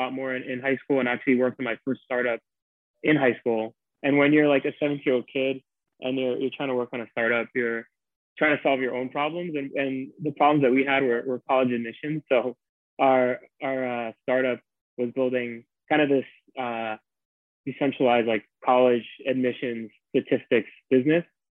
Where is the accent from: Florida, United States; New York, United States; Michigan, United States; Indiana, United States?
New York, United States; Brooklyn; I grew up in Brooklyn, New York, and from a young age, I was like really interested in entrepreneurship and technology.